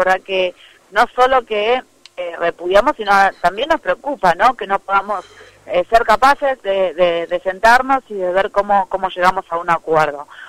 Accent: Santa Cruz, Argentina; Yo soy nacida y criada en Santa Cruz

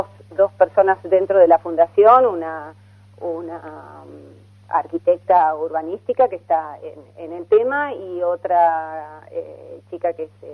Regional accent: Pinamar, Buenos Aires Province, Argentina; also born or lived in New York, United States; Nací en Estados Unidos, pero por una cuestión de que mis padres vivieron allá 10 años, pero desde los 7 años que de Nueva York vine a Pinamar y de acá no me moví más que para estudiar

